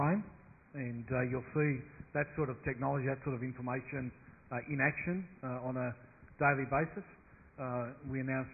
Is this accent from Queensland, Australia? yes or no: no; Wollongong, New South Wales, Australia; you and I come from Wollongong